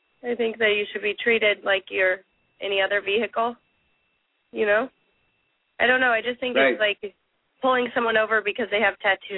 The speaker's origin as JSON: {"language": "English", "town": "Littleton", "region": "Colorado", "country": "United States", "tie": "born or raised there", "also_born_or_lived": "Englewood", "said": "Yeah, I'm from Colorado. I was reading it last week when you were on, and I was born in Inglewood, but I lived in Littleton for like 14 years."}